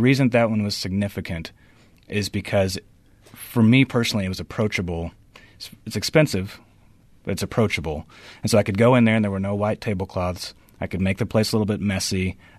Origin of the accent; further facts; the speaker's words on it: Texas, United States; growing up in the restaurants that I grew up in West Texas.